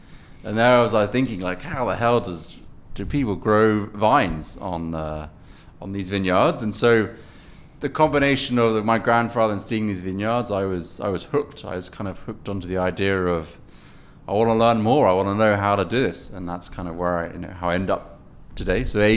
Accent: London, United Kingdom; also born or lived in Switzerland; So I was born in Switzerland. I was lived in London my whole life. My father's from Holland and my mother's from Germany. Yeah, so I'm sort of a European kind of mixture, should we say.

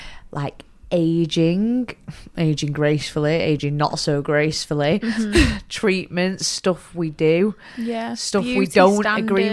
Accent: Ireland; That's what I always had in my head growing up as Irish.

